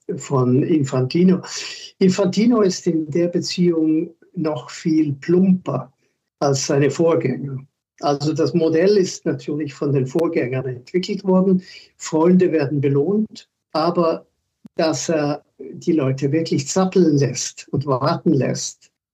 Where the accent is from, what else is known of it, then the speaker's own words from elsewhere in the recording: Switzerland; als Schweizer